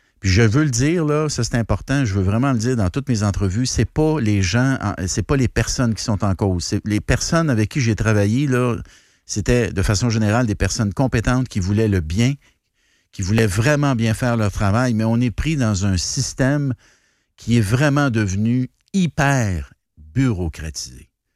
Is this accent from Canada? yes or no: yes; Quebec, Canada; Puis moi, j'ai milité pour que l'hôpital soit chez nous en Chaudière-Appalaches.